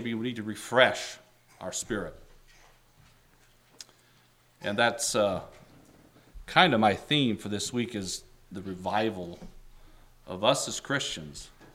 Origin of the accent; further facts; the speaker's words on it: Maysville, Missouri, United States; I'm from Maysville, Missouri, and I'm married.